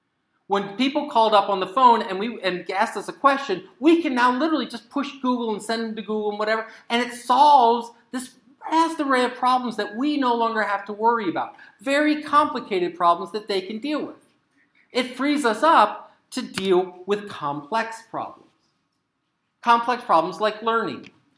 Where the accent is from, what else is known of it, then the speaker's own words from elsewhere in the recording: Syracuse, New York, United States; I come from Syracuse, New York, and you might go, oh, Syracuse, yeah, that's a city, right?